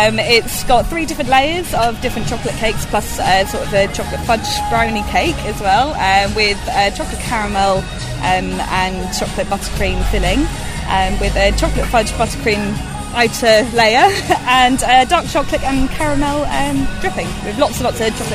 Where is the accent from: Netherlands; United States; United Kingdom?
United Kingdom; Guildford, South East England; I'm actually from Guildford, so not far, but I used to live close by to Weybridge not long ago.